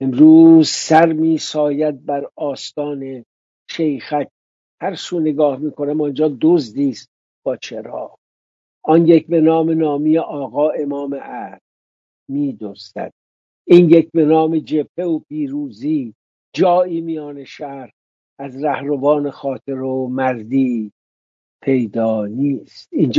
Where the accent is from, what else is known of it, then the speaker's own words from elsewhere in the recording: Iran; یه بار تو کویت گفتم آن سوی آبا وطنم بود